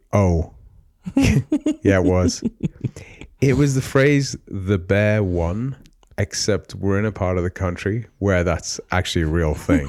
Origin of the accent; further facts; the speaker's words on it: Libby, Montana, United States; I'm from Libby.